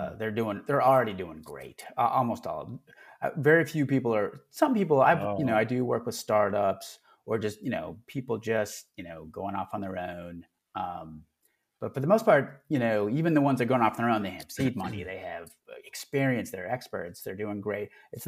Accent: Dallas, Texas, United States; And yeah, I'm from Dallas, born and raised.

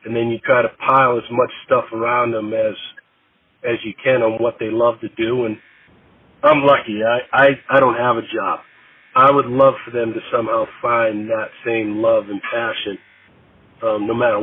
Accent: Boston, Massachusetts, United States; But growing up in Boston, you did a lot of stuff. So you played street hockey, you played baseball, you know, you played football.

